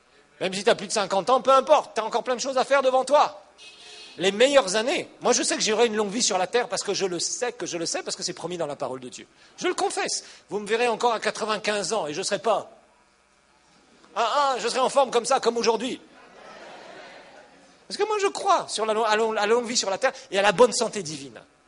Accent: Kasaï, DR Congo; Ou alors, moi je viens du Grand Kassai, là où il y a les diamants.

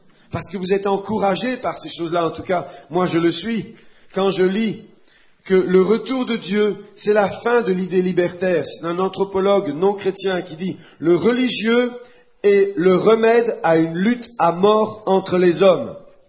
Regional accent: Montpellier, Occitanie, France; je suis français. Vous venez d'où? Je dis, Montpellier.

